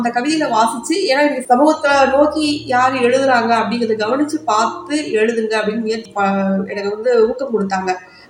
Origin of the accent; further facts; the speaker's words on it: Madurai, Tamil Nadu, India; நான் மதுரையில தான் பிறந்து வளர்ந்தது எல்லாமே, நான் படித்தது வளர்ந்தது எல்லாமே மதுரையில தான். மதுரை தான் என்னுடைய நேட்டிவ் பிளேஸ்.